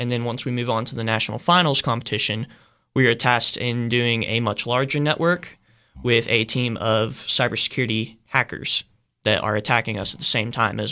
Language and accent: English; Cookeville, Tennessee, United States; I grew up here in Cookeville, Tennessee, my whole life, raised by my mother.